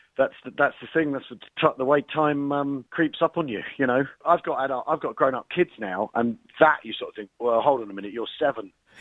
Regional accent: England, United Kingdom; when I go to Ireland, I do get that thing that I'm the Englishman

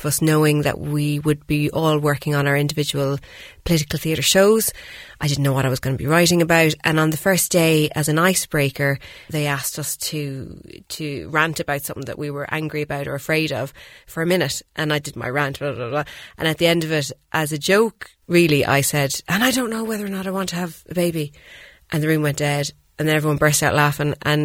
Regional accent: London, United Kingdom; born there; So I was born in London, as a result.

